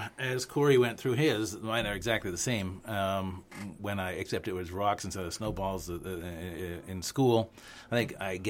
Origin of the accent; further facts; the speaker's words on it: Nova Scotia, Canada; I'm from Nova Scotia.